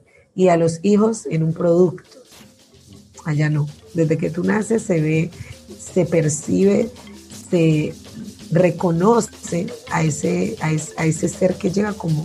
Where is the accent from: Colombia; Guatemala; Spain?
Colombia; Timbiquí, Cauca; born there; Santa Bárbara, que es la zona urbana en donde yo nací, queda en mitad del río, que es la ribera del río Timbiquí, pero queda también a 10 minutos del mar. Es un pueblo mágico